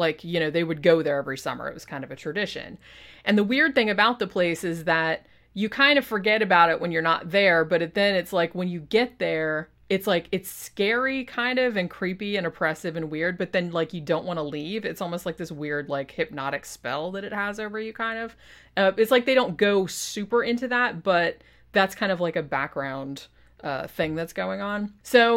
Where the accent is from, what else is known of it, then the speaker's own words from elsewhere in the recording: Florida, United States; Like, I grew up in the South, not Alabama, but I grew up in Florida. And a lot of my relatives were like from Tennessee and from other southern states.